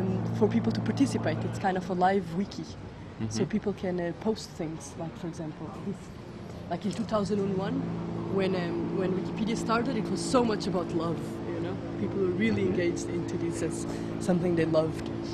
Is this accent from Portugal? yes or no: yes; Portugal; English is a second language; moved away as an adult; now in Copenhagen, Denmark; I'm a Portuguese and I live in Copenhagen.